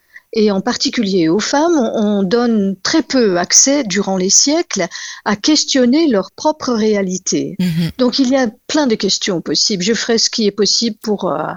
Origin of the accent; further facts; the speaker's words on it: Grand Est, France; born there; je suis née dans les Vosges, donc c'est une terre riche de sensations, riche de sensibles, riche de mémoire, extrêmement riche de mémoire.